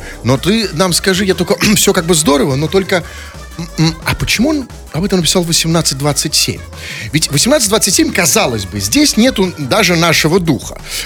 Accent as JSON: {"language": "Russian", "town": "Butovo", "region": "Moscow", "country": "Russia", "said": "Я из Бутово, я в Бутово."}